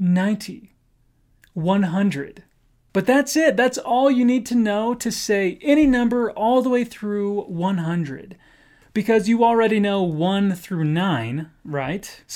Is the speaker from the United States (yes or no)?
yes; United States; accent: American; But with my particular American accent, many North Americans have a very soft T